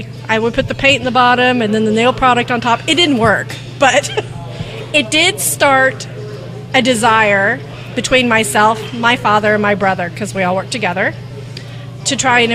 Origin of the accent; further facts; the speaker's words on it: Tulsa, Oklahoma, United States; So I grew up here in Tulsa, Oklahoma, graduated from Bishop Kelly, and I'm one of the ones who bailed shortly after and moved south of the border.